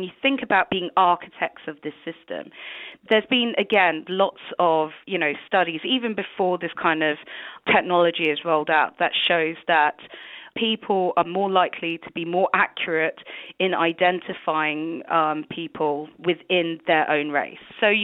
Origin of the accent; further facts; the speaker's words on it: United Kingdom; I was grilled about where I was from, and I said I was British.